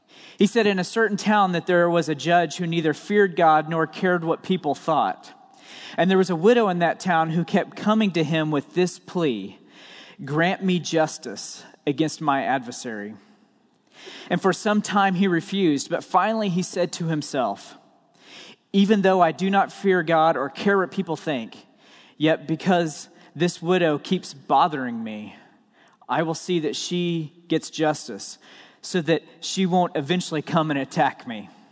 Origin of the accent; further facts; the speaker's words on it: Oklahoma, United States; probably because I'm from Oklahoma, but I just couldn't wrap my mind around not using my hands